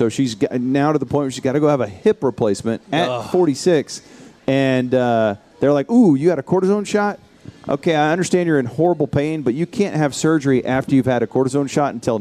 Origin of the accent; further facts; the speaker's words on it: Texas, United States; We grew up here in the Metroplex.